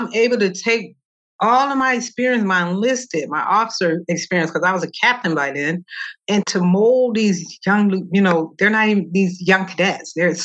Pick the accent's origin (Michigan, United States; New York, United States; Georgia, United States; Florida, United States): Georgia, United States; I was stationed in Alabama, and I'm originally from Georgia.